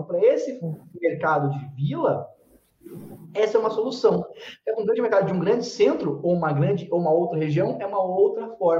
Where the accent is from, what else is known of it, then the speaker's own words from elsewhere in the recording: São Paulo, Brazil; now in Curitiba, Brazil; eu sou de São Paulo, eu sou paulista.